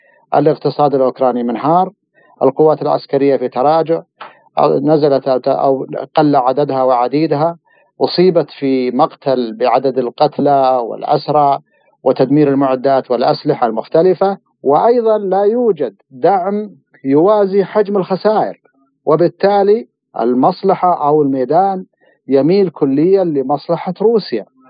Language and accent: Arabic; Saudi Arabia; وأنا كمواطن سعودي أعتقد بأن الرياض قادرة على حلحلة الموضوع